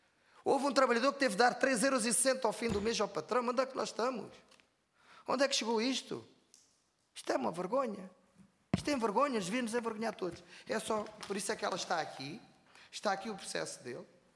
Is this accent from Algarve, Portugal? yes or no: yes; Faro, Algarve, Portugal; also born or lived in Fuzeta / Olhão; no meu Algarve, na minha terra, que eu sou da Fuzeta, nasci na Fuzeta, fui criado em Faro e em Olhão, da minha zona de infância